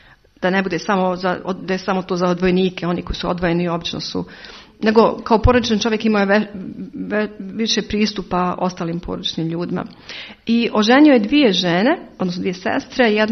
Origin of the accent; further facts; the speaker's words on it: Bosnia & Herzegovina; Mislim, ok, ja potičem iz Bosne, tamo je to ono, kao, pa šta?